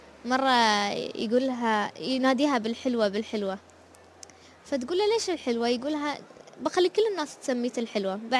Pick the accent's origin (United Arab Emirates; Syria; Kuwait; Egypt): United Arab Emirates; الحين منو اللي يقوم بالمجتمع عندنا في الإمارات؟ الشباب